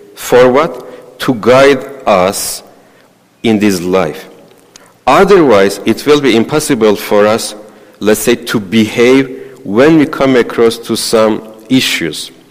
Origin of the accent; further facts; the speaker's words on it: Ankara, Turkey; moved away as an adult; I came from Ankara just 7 months ago.